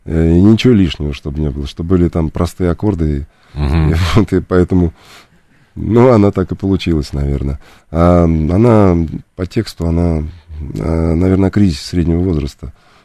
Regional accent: Lyubertsy, Moscow Oblast, Russia; Да, конечно, я там провел все свое детство и юность.

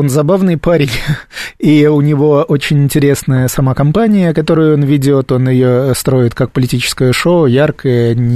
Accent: Russia; я сам не украинец, я русский

